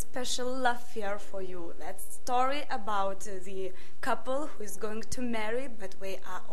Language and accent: English; Lithuania; I'm from Lithuania.